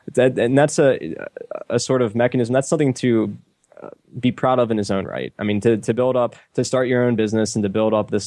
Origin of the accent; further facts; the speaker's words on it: Northeast, United States; One could say it's a cultural difference. Obviously, we're from the Northeast.